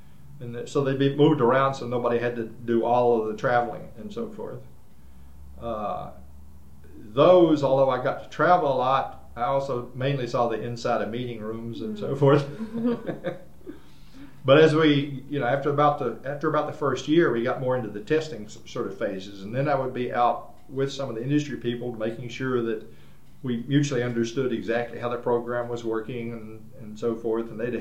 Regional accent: West Virginia, United States; In my case, I'm from West Virginia, so for that one, I already knew a lot about it.

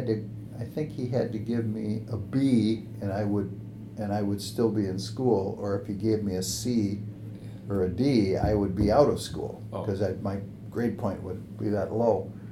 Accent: Racine, Wisconsin, United States; I'm from Racine, Wisconsin. I was born in Racine. Grew up in Racine, went to public school, and then went to Racine Lutheran High School

